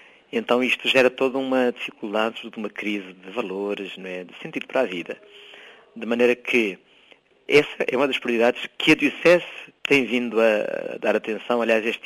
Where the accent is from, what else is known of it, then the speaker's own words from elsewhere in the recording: Cape Verde; Eu sou filho desta terra, sou cabo-verdiano